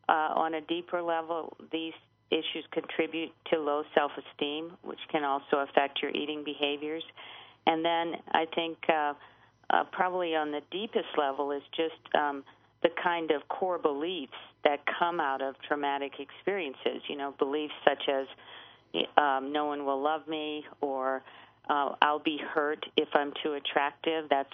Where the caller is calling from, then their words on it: Denver, Colorado, United States; I'm calling from the beautiful city of Denver, Colorado.